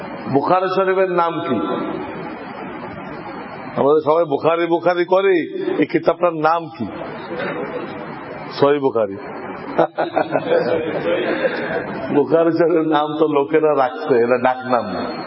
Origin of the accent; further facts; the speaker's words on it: Bangladesh; আমার বাড়ি বাংলাদেশ, তা আমাকে বলা হয় বাংলাদেশি।